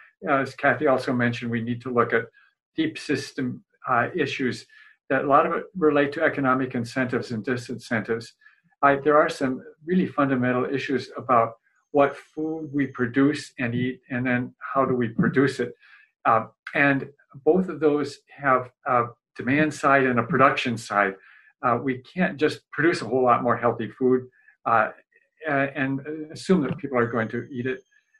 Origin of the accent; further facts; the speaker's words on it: Midwest, United States; But, I hate to say it, I'm from the Midwest too